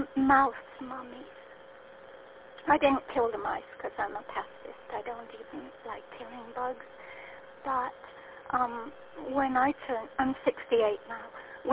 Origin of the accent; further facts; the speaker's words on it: Scotland, United Kingdom; I'm obviously not from Kentucky, I'm from the Orkney Islands off the northernmost corner of Scotland. My granny reared me, and she made quilts for market